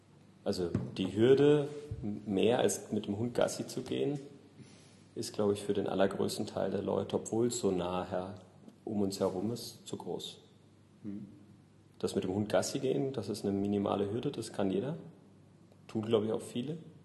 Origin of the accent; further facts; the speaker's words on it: Germany; moved away as an adult; now in Vienna, Austria; Es war als klassischer Bildungsflüchtling mein Weg als Deutscher nach Österreich, nach Wien.